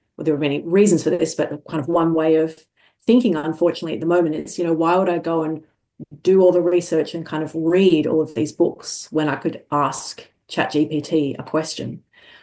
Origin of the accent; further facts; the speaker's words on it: Australia; moved away as an adult; I grew up in Australia, which is a very kind of, secular country. I grew up in a really loving home that encouraged me to grapple with ideas, but very much like a non-Christian home.